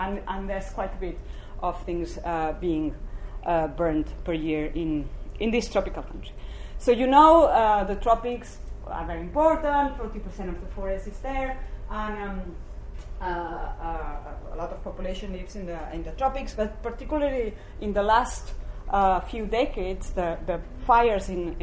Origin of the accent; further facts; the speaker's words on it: Barcelona, Catalonia, Spain; I've never worked with fire before, even if I come from Barcelona and in the Mediterranean is a typical fire region.